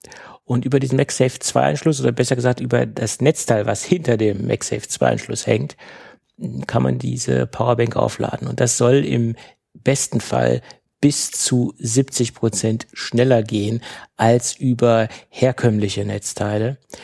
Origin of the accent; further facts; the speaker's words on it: Germany; Und da ich ja aus Deutschland komme, kann ich mich natürlich ganz leicht auf irgendeine Stadt festlegen.